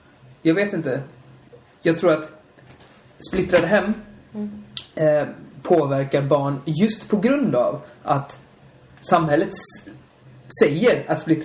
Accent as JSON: {"language": "Swedish", "town": "Bollebygd", "region": "Västra Götaland County", "country": "Sweden", "tie": "born or raised there", "said": "Där vi är uppväxt i Bollebygd."}